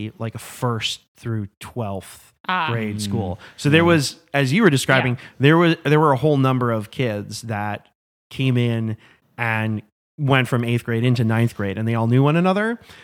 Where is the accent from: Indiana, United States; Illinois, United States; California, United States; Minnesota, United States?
Illinois, United States; Chicago; Yeah, I mean, so I grew up in Chicago, but really the kind of what essentially feels more like the suburbs outside of Chicago.